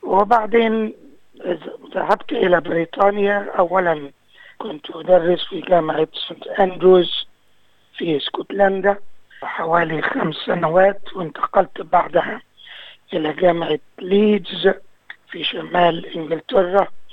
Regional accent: Egypt; moved away as an adult; now in United Kingdom; أنا مصري خريج جامعة عين شمس في القاهرة في الستينات من القرن الماضي

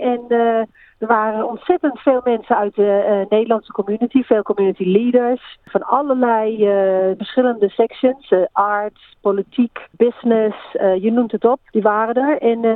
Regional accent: Netherlands; now in New Zealand; En we wilden eigenlijk een beetje vertellen wat het is om als een Nederlander in Nieuw-Zeeland te zijn en in onze hoedanigheid de verschillende beroepen en functies die we uitoefenen. En hoe Nederlands we ons eigenlijk nog voelen.

